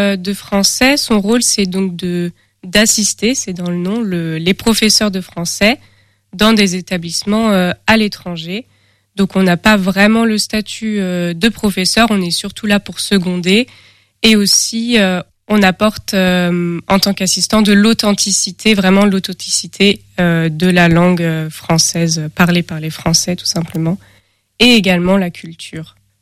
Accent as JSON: {"language": "French", "region": "Brittany", "country": "France", "lives_now": "Angers, France", "said": "je suis originaire de Bretagne et actuellement je suis en études à l'Université d'Angers."}